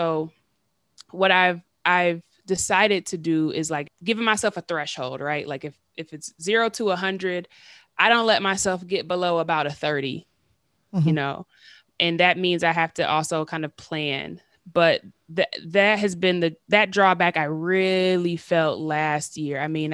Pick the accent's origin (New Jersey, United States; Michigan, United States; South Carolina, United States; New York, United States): Michigan, United States; Detroit; And I'm from Detroit, which is a city that was actually hit really bad by the pandemic.